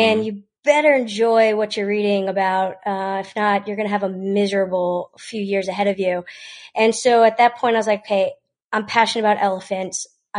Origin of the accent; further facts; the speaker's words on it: Florida, United States; I'm from South Florida. So it's Florida Atlantic University.